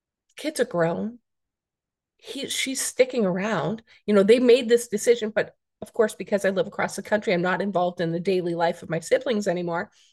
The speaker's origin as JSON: {"language": "English", "country": "Ireland", "said": "I tell people I'm Irish and I feel all the emotions."}